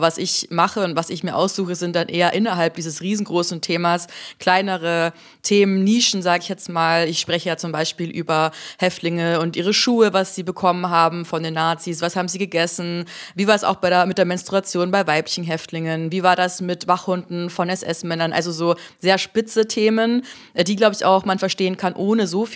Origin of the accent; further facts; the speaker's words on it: Bavaria, Germany; Ich komme eigentlich aus Bayern